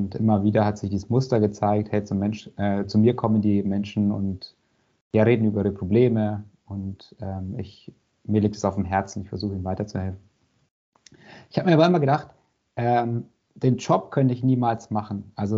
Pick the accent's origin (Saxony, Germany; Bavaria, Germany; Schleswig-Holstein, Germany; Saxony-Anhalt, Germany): Bavaria, Germany; Fürth; accent: rolled R; now in Speyer, Germany; Ich bin gebürtiger Fürther. Also ich komme aus Mittelfranken. Das werdet ihr hören, wenn mein R immer rollt.